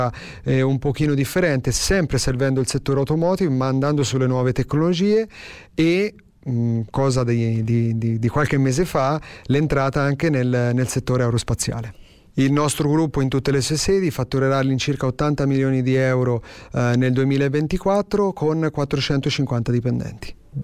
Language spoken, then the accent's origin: Italian; Castelfidardo, Marche, Italy; Noi veniamo da Castelfidardo. Castelfidardo è il paese della fisarmonica